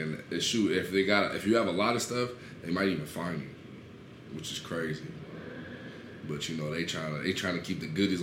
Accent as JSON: {"language": "English", "region": "Oklahoma", "country": "United States", "said": "because, you know, that's how we did it down south, you know, because I'm from Oklahoma"}